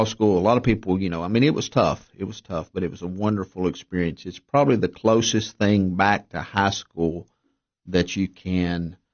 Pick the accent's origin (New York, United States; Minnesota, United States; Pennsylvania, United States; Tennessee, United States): Tennessee, United States; Monterey; I was born and raised in Monterey, up on the hill, went to school there.